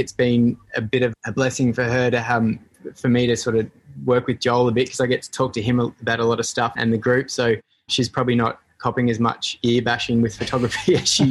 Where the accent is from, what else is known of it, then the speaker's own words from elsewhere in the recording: Victoria, Australia; moved away as an adult; So we've moved up to the Kimberleys in Northwest WA about 8 years ago. We needed a bit of a tree change. Originally grew up in country Victoria.